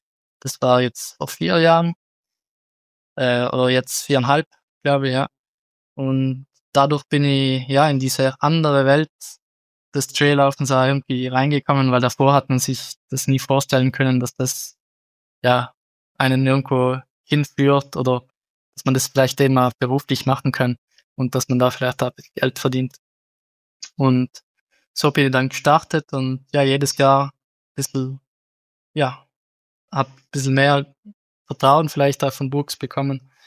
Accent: Tiers, Trentino-Alto Adige, Italy; also ich komme aus Thiers, einem kleinen Bergdorf in den Dolomiten. Da gibt's fast nichts, was flach ist.

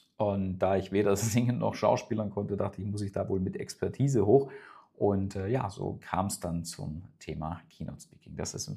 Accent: Weilheim an der Teck, Baden-Württemberg, Germany; Ich komme ja aus Weilheim an der Teck. Das ist ein kleines Dorf am Fuße der Schwäbischen Alb. Ich hoffe, man hört es mir nicht an. Aber ich komme da tatsächlich her und ich bin da aufgewachsen.

